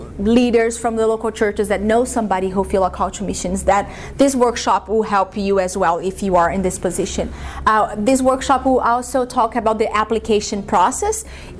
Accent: Brazil; English is a second language; now in United States; So I've been here in the U.S. for 15 years, but I am originally from Brazil. Yes, so I am from Brazil

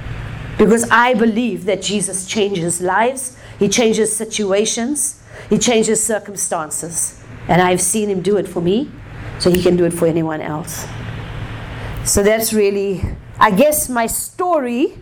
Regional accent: South Africa; I'm South African. This is a common term in South Africa.

